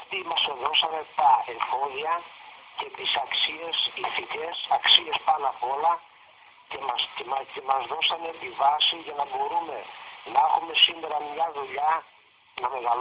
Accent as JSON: {"language": "Greek", "country": "Greece", "tie": "born or raised there", "said": "η πατριαρχική οικογένεια όπως μεγαλώσαμε πιο παλιά στην Ελλάδα πριν από δεκαετίες"}